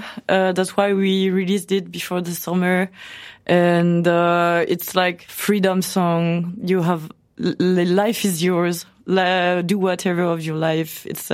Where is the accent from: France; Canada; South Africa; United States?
France; Rennes, Brittany; Yeah, I'm from Rennes.